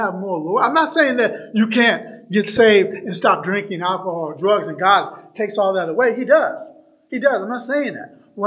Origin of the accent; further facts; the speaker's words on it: Seattle, Washington, United States; I come from the city. I come from Seattle.